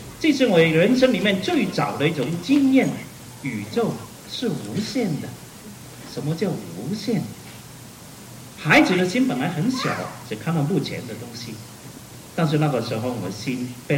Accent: Hong Kong; 我们刚刚在香港就好像避过了这个苦难，但是我们都是在那种苦难的旁边来长大。

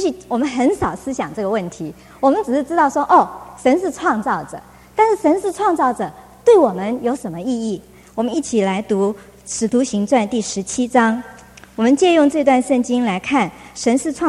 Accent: China; 跟我们中国人很像，他们拜各种的神啊

